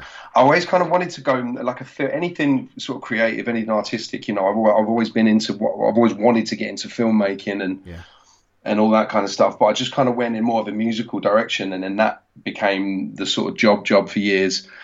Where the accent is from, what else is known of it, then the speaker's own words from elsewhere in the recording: Edmonton, London, United Kingdom; So I'm originally from Enfield in North London, in a little town called Edmonton.